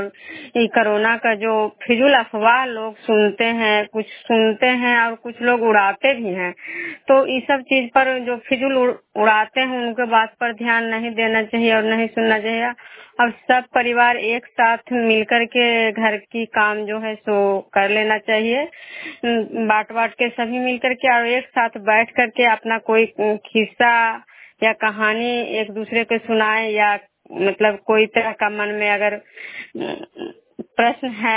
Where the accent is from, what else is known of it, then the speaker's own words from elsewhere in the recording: Bishnupur, Bihar, India; मैं बिष्णुपुर ग्राम नालंदा जिला नगरनौसा प्रखंड के निवासी हूँ।